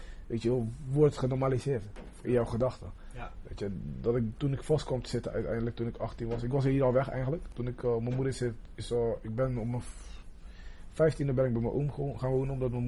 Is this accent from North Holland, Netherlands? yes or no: no; Rotterdam, South Holland, Netherlands; We komen uit Katerdrecht. Katerdrecht was vroeger... de Kaap noemen ze het omdat het de Kaap de Goede Hoop werd genoemd, weet je.